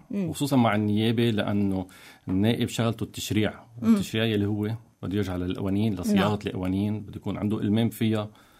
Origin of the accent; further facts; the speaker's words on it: Beirut, Beirut Governorate, Lebanon; نفوسنا إحنا من دبل. أنا لا، خلقت بيروت وربيت ببيروت، بس من بعد ما صارت التحرير صرنا نقدر نطلع ونرجع.